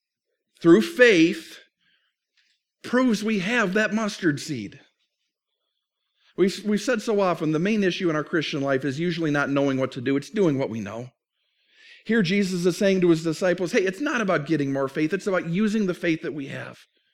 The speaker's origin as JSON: {"language": "English", "region": "Minnesota", "country": "United States", "tie": "born or raised there", "said": "I grew up in Minnesota. Grew up on ice. Grew up skating."}